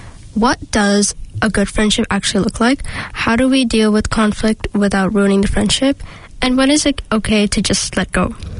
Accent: Saudi Arabia; I came from Saudi.

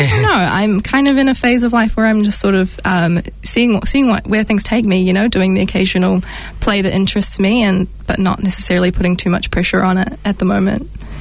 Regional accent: Auckland, New Zealand; Yeah, and then I moved away from Auckland to go to uni and study theatre. I studied at Victoria.

